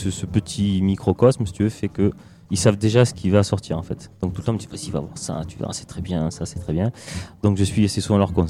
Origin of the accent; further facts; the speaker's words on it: Avignon, Provence-Alpes-Côte d'Azur, France; elle était en concert sur Avignon parce que je suis d'Avignon